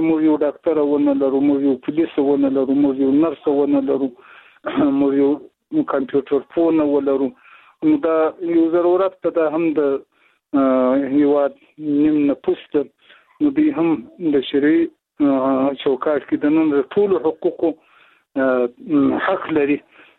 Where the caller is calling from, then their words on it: Zabul, Afghanistan; د زابل ولایت شاجیل ولسوالۍ سره په اړیکه کیم.